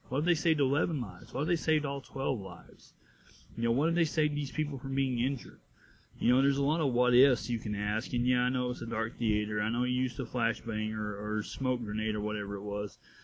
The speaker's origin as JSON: {"language": "English", "region": "the South", "country": "United States", "said": "Well, I'm going to tell you, I am from the South, so I guess my opinion will not necessarily be all that particularly surprising"}